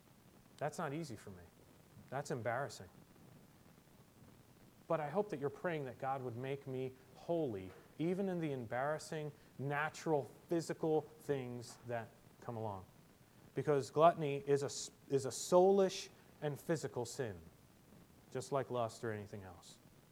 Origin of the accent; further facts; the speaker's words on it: United States; I mean, I'm still an American. I still have a culture of my own.